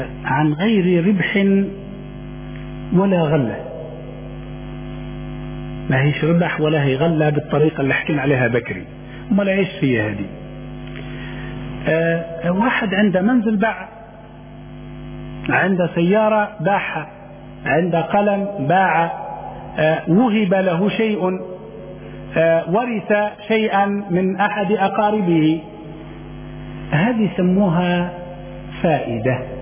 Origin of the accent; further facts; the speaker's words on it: Libya; المفروض أن الآن النصاب عندنا في ليبيا 1,000 دينار